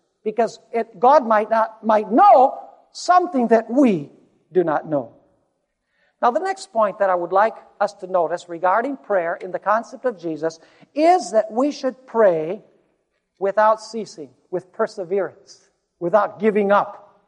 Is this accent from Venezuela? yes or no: yes; Venezuela; also born or lived in Colombia; now in United States; I grew up in Venezuela, studied all my primary education there in Spanish, and then came back to the U.S., then went back and lived in Colombia for several years as a worker, and then I came back to the United States.